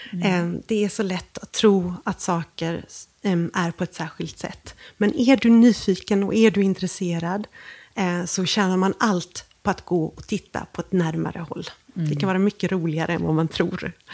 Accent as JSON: {"language": "Swedish", "town": "Gothenburg", "region": "Västra Götaland County", "country": "Sweden", "tie": "born or raised there", "said": "Jag kommer ihåg när jag var liten och bodde i Göteborg."}